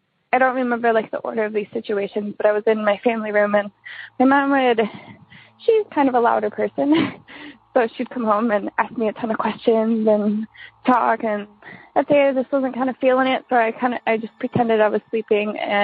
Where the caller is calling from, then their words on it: Wisconsin, United States; from Wisconsin. This is my first time calling in, so sorry, I'm a little nervous.